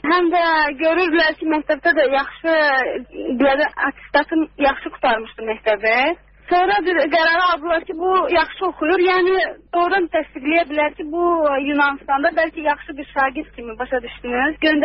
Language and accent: Azerbaijani; Baku, Azerbaijan; now in Greece; Amma sual verirlər mənə haralısan. Deyirəm Azərbaycandanam, Bakıdan adam olmuşam. Mənə deyirlər ora haradır.